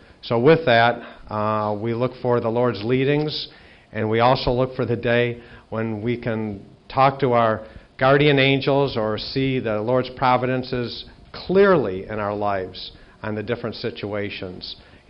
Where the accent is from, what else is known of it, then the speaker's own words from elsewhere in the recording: Detroit, Michigan, United States; I'm from the Detroit area, and I'm happy to be here.